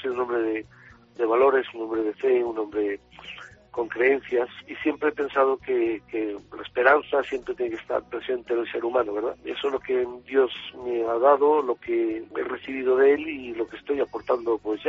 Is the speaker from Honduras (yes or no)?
no; Valencia, Valencian Community, Spain; en mi tierra, en mi Valencia, donde se me quiere, se me apoya, se me respeta